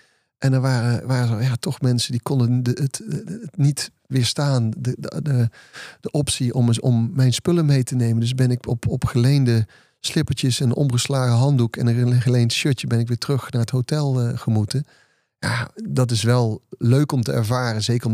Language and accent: Dutch; Geldrop, North Brabant, Netherlands; Want zoals je weet, kom ik uit Gelderop.